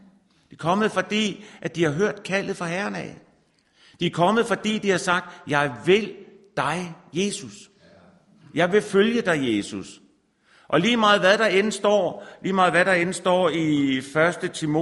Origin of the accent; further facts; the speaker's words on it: Norway; Altså, men, og jeg er fra Norge selvfølgelig